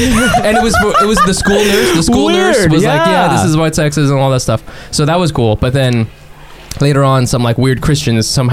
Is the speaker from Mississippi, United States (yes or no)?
no; California, United States; I grew up in Southern California.